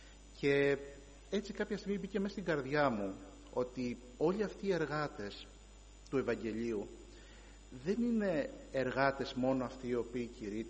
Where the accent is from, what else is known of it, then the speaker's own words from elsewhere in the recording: Lemnos, North Aegean, Greece; moved away as an adult; now in Athens, Greece; και η καταγωγή μου είναι από τη Λίμνο. Βρίσκομαι στην Αθήνα τα τελευταία περίπου 14-15 χρόνια, από το 2008 και μετά